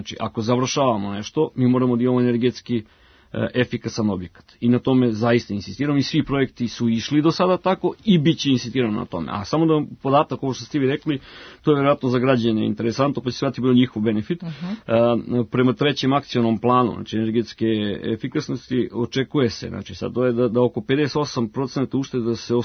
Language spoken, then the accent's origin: Serbian; Vršac, Vojvodina, Serbia; ja sam rodom iz Vršca, mi tamo svi koristimo tako.